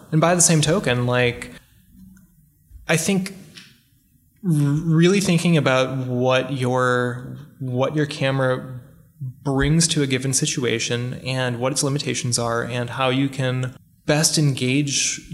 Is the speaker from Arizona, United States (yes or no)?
no; Minneapolis, Minnesota, United States; And Alex Soth, a Magnum photographer from my hometown, in Minneapolis, is up there as well for me.